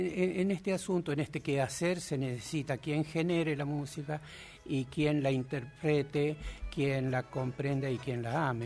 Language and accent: Spanish; La Rioja, Argentina; Soy del interior de La Rioja, un lugar maravilloso que se llama Andoluca, San Blas, departamento de San Blas de los Sauces. A mis 4 años, mis viejos, por razones de trabajo, se mudan a la capital de La Rioja y ahí transcurre mi infancia, mi adolescencia